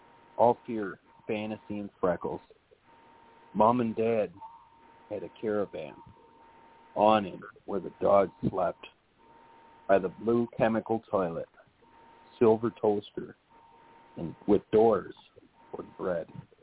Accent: United States; I'm an American and Jewish too

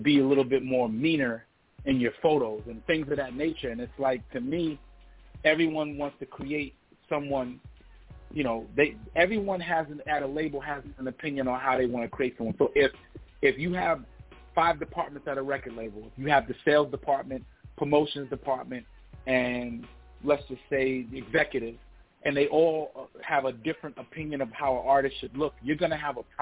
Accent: New York, United States; and I had one of the biggest records heating up in the state of Florida, and I was from New York, every single record label reached out at that time.

